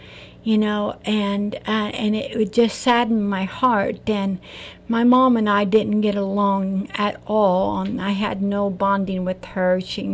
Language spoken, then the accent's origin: English; Joliet, Illinois, United States; In Illinois. So I grew up in Joliet, Illinois, and so this was, I hated it, and I wanted out the moment I got married.